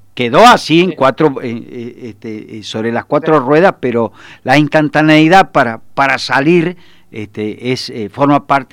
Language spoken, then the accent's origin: Spanish; Argentina; Bueno, soy el único argentino que está en el Rally Mundial, ¿no?